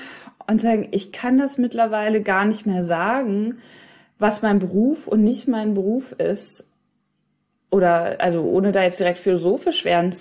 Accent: Hiddenhausen, North Rhine-Westphalia, Germany; also born or lived in England; Meine Heimat ist ein Dorf, das heißt Hiddenhausen. Also das heißt wirklich so, ist kein Witz. Weil wenn man überlegt, dass Hidden ja auf Englisch, also ich habe ja lange auch in England gelebt, versteckt heißt, also so bin ich aufgewachsen, sehr versteckt in einem kleinen Dorf in Ostwestfalen-Lippe.

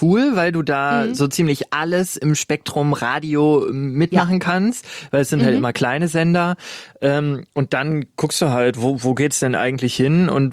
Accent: North Rhine-Westphalia, Germany; Ich komme eigentlich aus dem Ruhrgebiet

